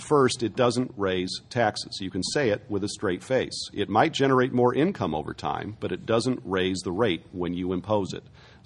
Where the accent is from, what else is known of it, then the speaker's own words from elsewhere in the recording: California, United States; And one thing I have to plea for as a Californian is that it would be nice if Washington rewarded us for self-help.